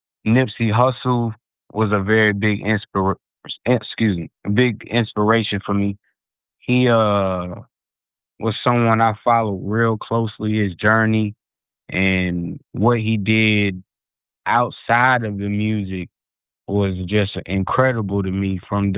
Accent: South Carolina, United States; also born or lived in New York; Originally, I'm from New York, but I've been in South Carolina since middle school, so that's where I call home.

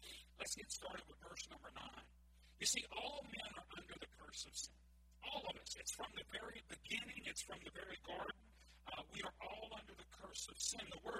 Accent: Louisiana, United States; Now, I'm a Cajun, and most of you are as well.

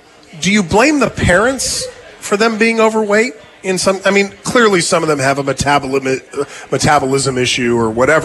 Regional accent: Fort Hood, Texas, United States; also born or lived in Lansing; we grew up together in Fort Hood, Texas. And then his dad was in the military, too. And we also went to high school together in Lansing years later.

